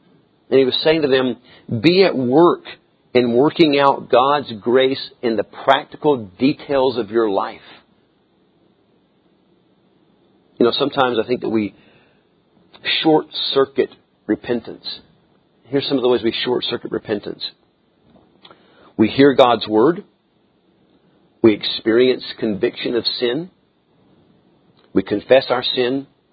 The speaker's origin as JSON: {"language": "English", "region": "Tennessee", "country": "United States", "said": "Again, I come from Trousdale County. I can't tell you how many ponds I passed this morning just getting out of Trousdale County."}